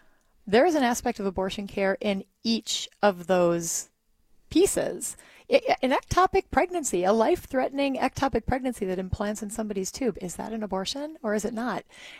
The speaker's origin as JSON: {"language": "English", "town": "Kaukauna", "region": "Wisconsin", "country": "United States", "tie": "born or raised there", "lives_now": "Green Bay, United States", "said": "Yeah, I mean, it's where I live. I grew up in Kaukauna, so just south of here."}